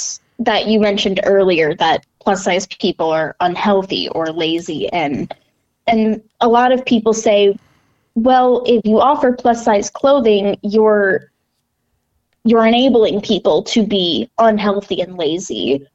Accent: Rochester, Minnesota, United States; I'm from Rochester, Minnesota, and I grew up in this insanely healthy community where health was pushed and pushed and pushed

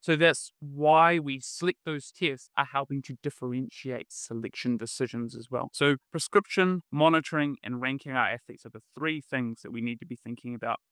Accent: New Zealand; also born or lived in Wollongong; I am originally from New Zealand, from the South, not the Deep South

